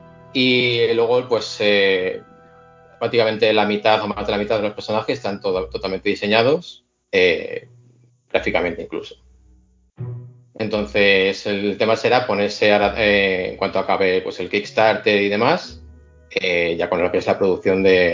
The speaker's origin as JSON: {"language": "Spanish", "region": "Castile and León", "country": "Spain", "lives_now": "Barcelona, Spain", "said": "yo vivía en Valladolid. Viví allí pues hasta los 30 años, actualmente vivo en Barcelona y sí que viene un poco de esa nostalgia de estar tan lejos de mi tierra"}